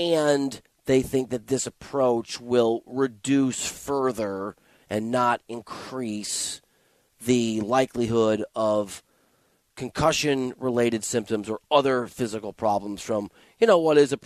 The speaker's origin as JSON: {"language": "English", "region": "Iowa", "country": "United States", "said": "Whatever. I'm from Iowa. I'm doing it."}